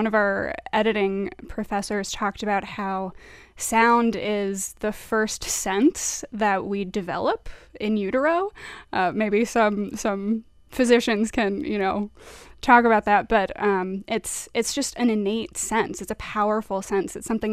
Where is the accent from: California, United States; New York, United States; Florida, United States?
Florida, United States; Tallahassee; also born or lived in Havana, Florida; So I'm from Florida. I'm from North Florida, partially from the other Havana, Havana, Florida in Gadsden County, but primarily from Tallahassee.